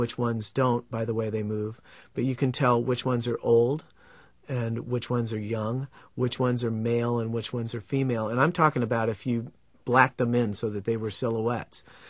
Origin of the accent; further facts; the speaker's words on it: Oregon, United States; Yeah, I grew up in Oregon, so I actually knew that the clown that Krusty was very loosely based on.